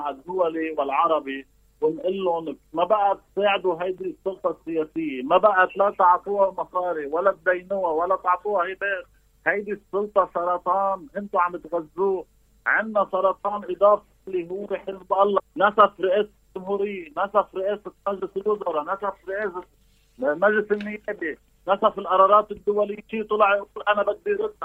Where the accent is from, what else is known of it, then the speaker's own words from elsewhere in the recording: Lebanon; نحن كشعب لبناني ما حنتقاتل مع بعض